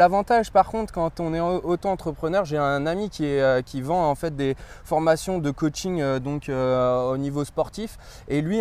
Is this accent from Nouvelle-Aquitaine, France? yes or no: no; Brittany, France; also born or lived in Australia / Canada; moi j'ai vécu toute mon enfance en Bretagne, donc là je suis breton, je vis à côté de Vannes, mais ça fait 6 ans que je vis à l'étranger